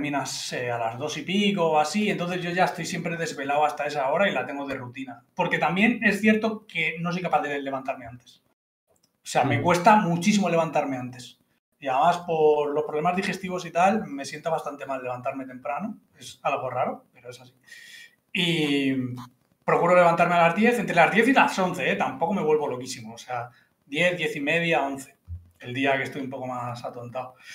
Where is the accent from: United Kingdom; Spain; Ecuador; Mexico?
Spain; Menorca, Balearic Islands; del mar, a lo mejor es eso, el sonido del mar, como soy de Menorca, ¿sabes?